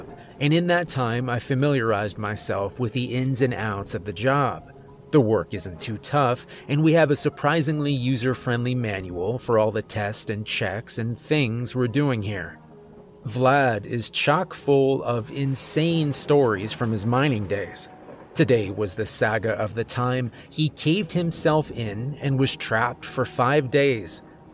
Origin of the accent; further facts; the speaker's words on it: West Virginia, United States; I'm from West Virginia. My pronunciation of everything is kind of a mess by default, so I'm probably just not saying it correctly.